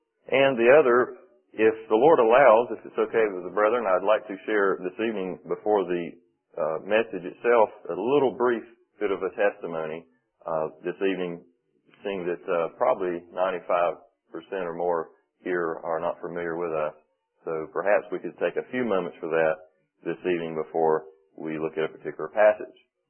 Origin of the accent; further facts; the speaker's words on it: Ramsthorpe, North Carolina, United States; We're from Ramsthorpe, North Carolina. That's near Asheboro, and we fellowship at the Ramsthorpe Gospel Chapel.